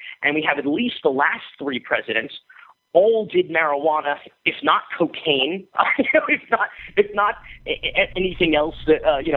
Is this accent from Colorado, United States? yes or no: no; Miami, Florida, United States; I grew up in Miami. I went to an arts high school where, I mean, kids were doing everything. This was the mid-90s